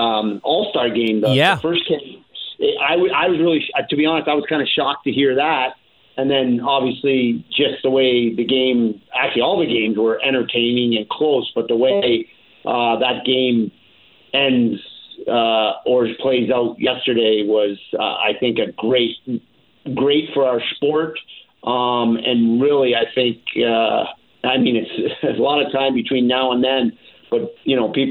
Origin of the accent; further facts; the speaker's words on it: Canada; growing up in Canada